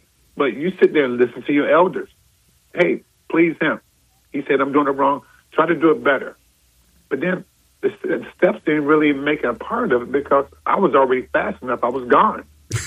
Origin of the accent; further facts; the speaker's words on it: South Carolina, United States; I'm from South Carolina.